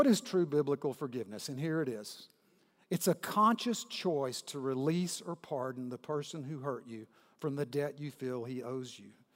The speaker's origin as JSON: {"language": "English", "town": "Wharton", "region": "Texas", "country": "United States", "tie": "born or raised there", "said": "I grew up in Wharton, Texas. I'm a small town boy, population 8,000."}